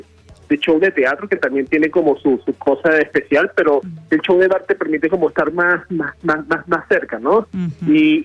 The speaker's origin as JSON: {"language": "Spanish", "town": "Caracas", "region": "Capital District", "country": "Venezuela", "moved": "as an adult", "lives_now": "Mexico", "said": "nosotros somos una banda de Caracas, Venezuela, formada hace 14 años, de los cuales tenemos 10 años ya viviendo aquí en México."}